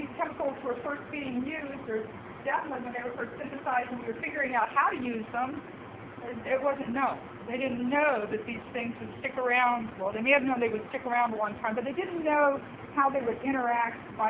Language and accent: English; Florida, United States; When I was a kid, growing up in Florida, and you know that mosquito fog truck?